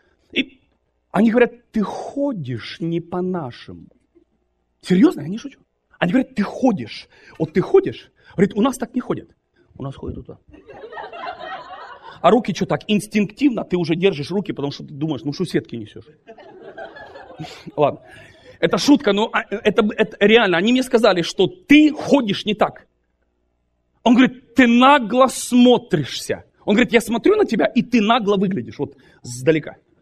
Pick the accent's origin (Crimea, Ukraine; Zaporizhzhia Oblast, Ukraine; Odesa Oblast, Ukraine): Zaporizhzhia Oblast, Ukraine; Zaporizhzhia; born there; Я родился там, на Хортиці.